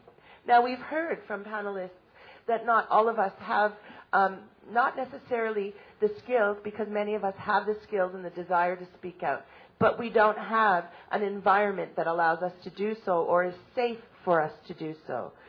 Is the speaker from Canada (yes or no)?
yes; Canada; and I'm from Canada.